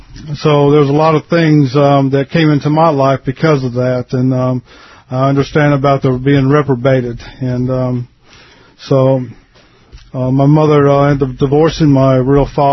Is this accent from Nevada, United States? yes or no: no; Philadelphia, Pennsylvania, United States; born there; and that's actually where I'm from. I was born in Philadelphia